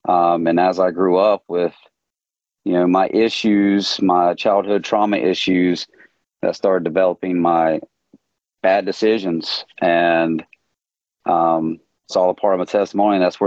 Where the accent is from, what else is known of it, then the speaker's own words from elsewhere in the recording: Thomasville, North Carolina, United States; also born or lived in High Point; But yeah, I grew up, I was born here in High Point where I live, raised in Thomasville, about 20 minutes down the road, a little small town.